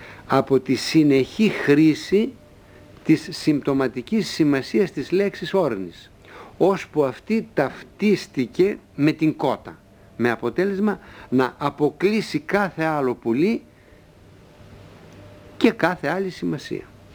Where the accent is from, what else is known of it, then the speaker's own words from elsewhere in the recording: Central Macedonia, Greece; το χωριό μου στα Πιέρια, όπου λέμε τα αρνήθια, τα ορνήθια, τα αρνήθια.